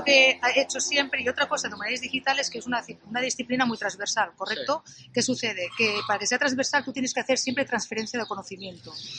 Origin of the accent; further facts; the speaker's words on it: Barcelona, Catalonia, Spain; moved away as an adult; yo he sido siempre becaria predoctoral de la Generalitat de Cataluña, yo soy de Barcelona